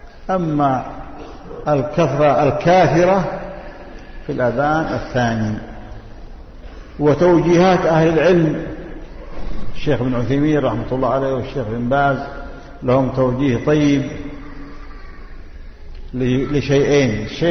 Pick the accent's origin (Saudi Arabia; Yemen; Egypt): Yemen; كذلك عندنا في اليمن ساعة كاملة. جئنا إلى مدينة الحديدة قبل 34 سنة تقريبا